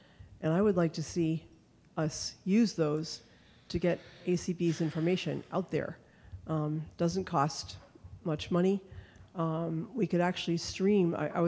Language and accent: English; Reading, Massachusetts, United States; also born or lived in Connecticut; from Reading, Massachusetts. I spent most of my time in Massachusetts, but also a lot of time in Connecticut.